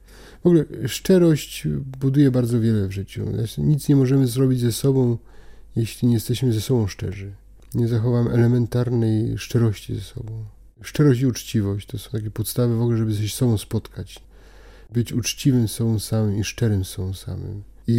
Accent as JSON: {"language": "Polish", "region": "Greater Poland Voivodeship", "country": "Poland", "said": "A ja jestem prostym chłopakiem z Wielkopolski"}